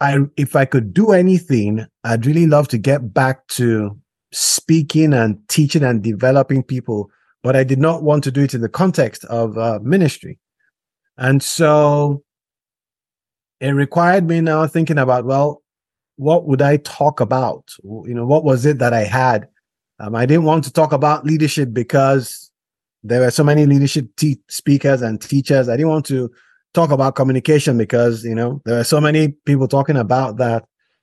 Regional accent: Nigeria; I am Nigerian, and every Nigerian name has a meaning.

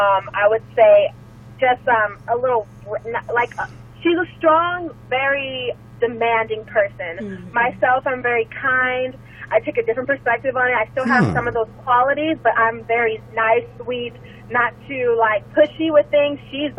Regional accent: Encino, California, United States; I'm from right in California, from Encino, but my family, we country folk and from Jamaica as well, so, you know, a little bit of island, a little bit of country.

